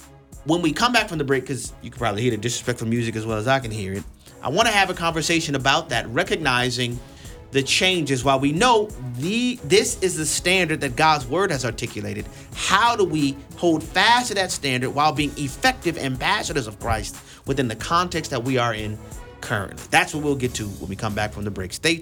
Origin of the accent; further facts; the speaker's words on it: New Orleans, Louisiana, United States; Right outside of New Orleans, Louisiana, my hometown.